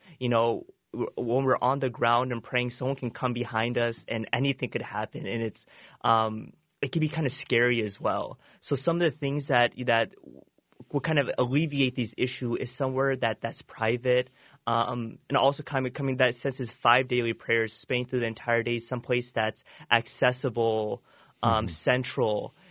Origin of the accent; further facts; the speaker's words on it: United States; I was born and raised here in America. I consider this my home. Where am I supposed to go back to?